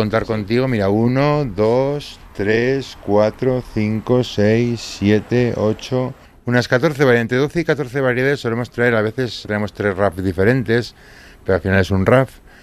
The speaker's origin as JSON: {"language": "Spanish", "region": "Navarre", "country": "Spain", "said": "como soy de Navarra y somos bastante tradicionales"}